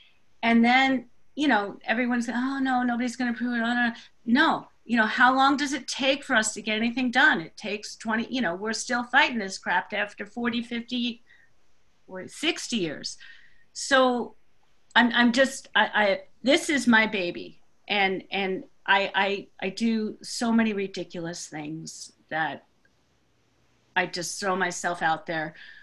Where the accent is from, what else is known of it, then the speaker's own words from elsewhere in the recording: Long Island, New York, United States; now in Whitefish, United States; I live in Whitefish, Montana. You may have seen us on the news lately. I've lived here for 29 years. I moved here from New York, Long Island, and Woodside.